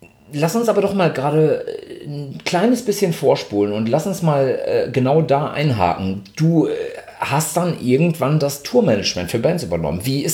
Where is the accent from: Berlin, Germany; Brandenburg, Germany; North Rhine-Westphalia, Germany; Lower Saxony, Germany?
North Rhine-Westphalia, Germany; Ich komme aus einem westfälischen Haushalt, wo es morgens früh schon zum Frühstück Zwiebelmettwurst daumendick auf dem Brot gab.